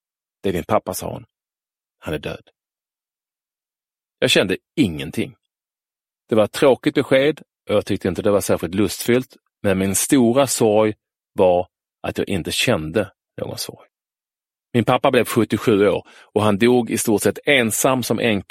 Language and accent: Swedish; Landskrona, Skåne, Sweden; Jag föddes i Landskrona en sensommardag i juli 1965.